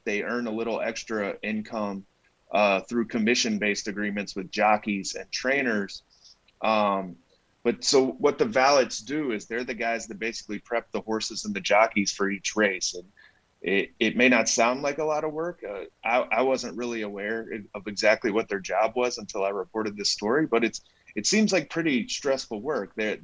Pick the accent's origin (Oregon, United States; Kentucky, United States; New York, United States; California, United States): Kentucky, United States; Louisville; I grew up in Louisville. I'm a horse racing fan.